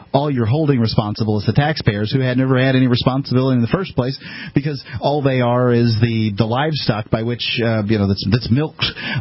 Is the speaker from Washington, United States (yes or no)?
no; Florida, United States; I'm from the Gulf Coast to Florida